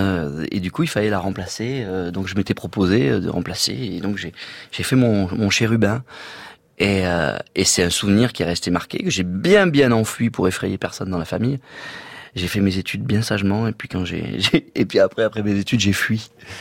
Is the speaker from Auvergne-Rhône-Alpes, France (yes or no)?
no; Provence-Alpes-Côte d'Azur, France; accent: bas-alpin; c'était un peu mon côté basalpin, mon côté petit accent.